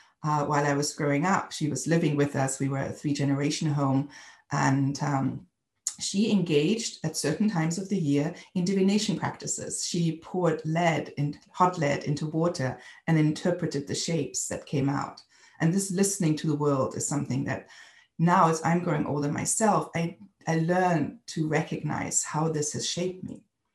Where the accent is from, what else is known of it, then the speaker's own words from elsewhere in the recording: North Rhine-Westphalia, Germany; English is a second language; I grew up also on the Niederrhein, a specific area in the northwest of Germany